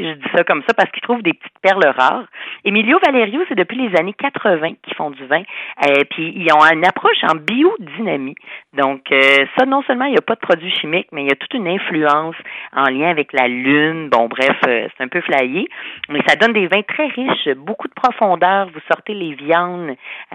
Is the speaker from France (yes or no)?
no; Greece; accent: Greek; French is a second language; C'est dur à prononcer, là, donc désolé mon accent grec.